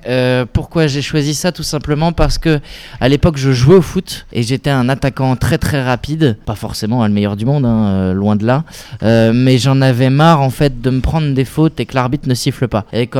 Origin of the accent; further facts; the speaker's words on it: Grand Est, France; parce que je suis Lorrain